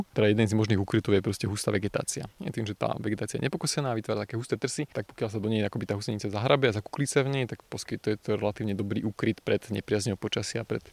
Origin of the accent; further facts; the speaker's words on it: Trnava, Trnava Region, Slovakia; Ja som vyrastal v Trnave a v tom čase krátko po revolúcii, keď som bol dieťa, tak tá vlastne Trnava bola akoby relatívne zanedbaná.